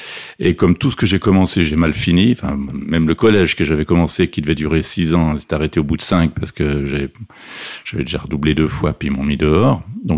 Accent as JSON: {"language": "French", "town": "Renens", "region": "Vaud", "country": "Switzerland", "tie": "born or raised there", "said": "j'habitais à Lausanne, bien sûr. Je suis né à Renan, qui est une petite ville à 10 km de Lausanne."}